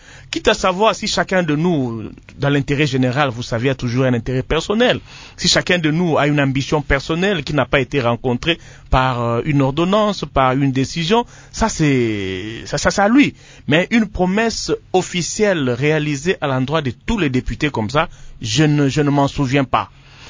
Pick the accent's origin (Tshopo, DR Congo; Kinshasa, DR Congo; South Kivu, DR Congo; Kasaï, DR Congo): Kasaï, DR Congo; Tshikapa; Je suis de Tshikapa, je suis nommé ministre, je suis ministre de tout le Congo.